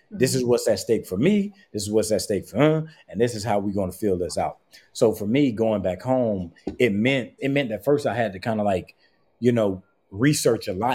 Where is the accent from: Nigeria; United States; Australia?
United States; St. Matthews, South Carolina; I'm going to be telling the Friday Night Lights version of my hometown, St. Matthew, mm-hmm. South Carolina.